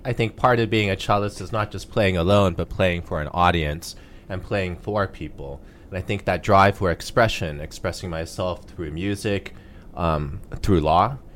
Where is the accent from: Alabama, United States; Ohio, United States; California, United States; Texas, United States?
California, United States; also born or lived in Canada; I grew up in Canada and Orange County, California.